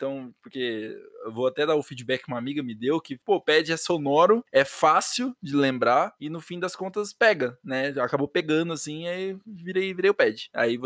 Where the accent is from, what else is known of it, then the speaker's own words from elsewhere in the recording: Campinas, São Paulo, Brazil; also born or lived in Curitiba; Eu nasci em Campinas, interior de São Paulo, né? Vivi por 20 anos da minha vida aqui. Porque eu voltei a morar pra cá, cresci na casa dos meus pais, né, tenho pais separados, hoje eu moro com a minha mãe.